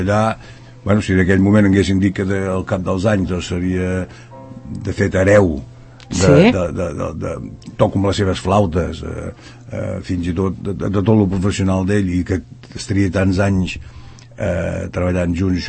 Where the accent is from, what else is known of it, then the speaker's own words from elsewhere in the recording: Llerona, Catalonia, Spain; jo soc d'un poble molt petit, que es diu Llerona